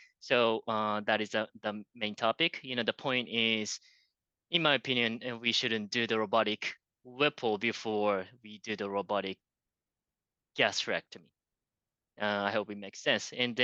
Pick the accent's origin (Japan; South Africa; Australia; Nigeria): Japan; Tokyo; English is a second language; now in Houston, United States; I am originally from Tokyo, Japan.